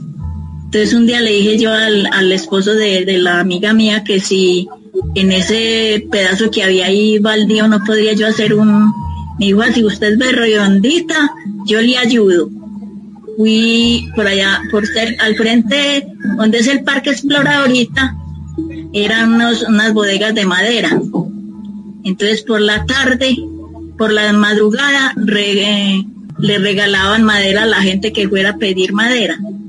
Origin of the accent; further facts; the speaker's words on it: Sonsón, Antioquia, Colombia; moved away as an adult; de Sonzón, Antioquia. Yo vine aquí en el 73, tenía como 37 años.